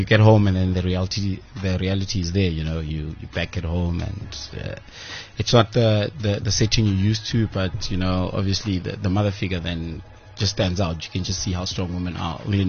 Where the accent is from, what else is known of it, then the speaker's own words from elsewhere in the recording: Middelburg, Mpumalanga, South Africa; I came from Mpumalanga, so moving up here, after second, third year, my mom and my dad separated, and my mom moved. We used to stay in the Lani area of town in Mpumalanga, in Middelburg.